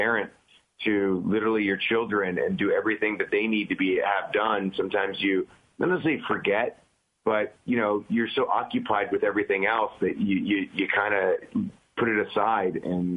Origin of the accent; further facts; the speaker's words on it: Parma, Ohio, United States; Oh, man. I mean, honestly, that's where my work ethic comes from. I believe that, you know, when you come from Cleveland, you are instilled with a really hard work ethic.